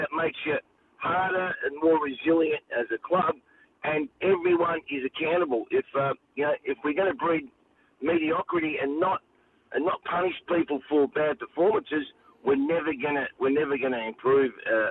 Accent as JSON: {"language": "English", "country": "Australia", "said": "It just made you feel proud as an Australian, representing football of that day."}